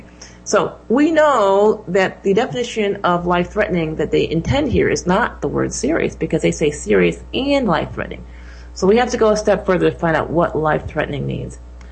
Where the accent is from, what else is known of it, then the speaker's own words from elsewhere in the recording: Syracuse, New York, United States; In fact, I'm from Syracuse, New York.